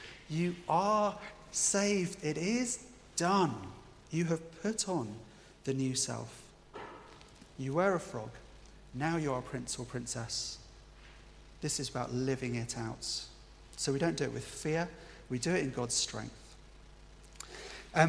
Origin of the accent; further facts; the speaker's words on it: United Kingdom; I know we're British and we'll learn this slowly